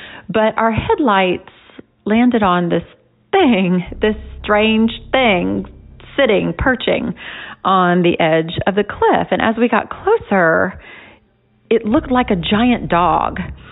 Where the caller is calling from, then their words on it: Florida, United States; I am calling you from Florida